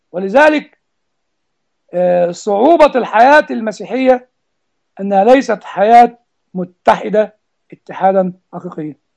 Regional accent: Egypt; يعني أنا كنت بعت سؤال لأحد الإخوة من الباحثين عندنا في مصر

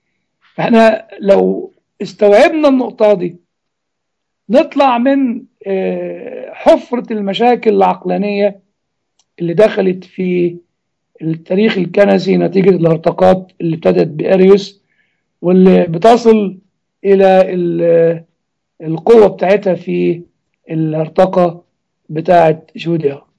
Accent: Egypt; وطريقة الشيعة اللي موجودة عندنا في مصر

